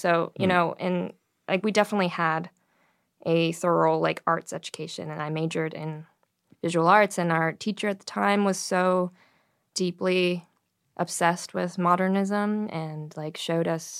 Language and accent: English; Toronto, Ontario, Canada; In Toronto, Canada.